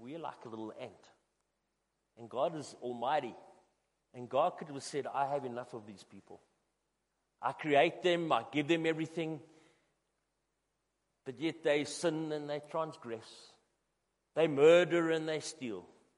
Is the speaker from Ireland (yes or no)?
no; Newcastle upon Tyne, North East England, United Kingdom; when I was a child growing up in Newcastle, we didn't have things like televisions and computers and games.